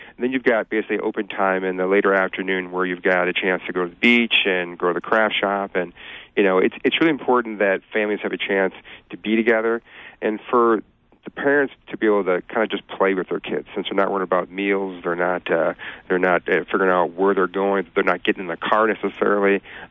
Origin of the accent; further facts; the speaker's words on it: Detroit, Michigan, United States; You know, I'm from the Detroit area, but I have to say northwest part of Michigan is beautiful.